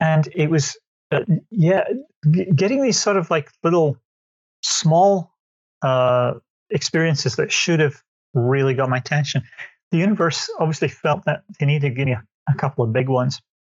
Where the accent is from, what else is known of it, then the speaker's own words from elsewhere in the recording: Scotland, United Kingdom; moved away as an adult; also born or lived in London; now in United States; I used to live in the UK. I was from Scotland, and I lived in London for 15 years.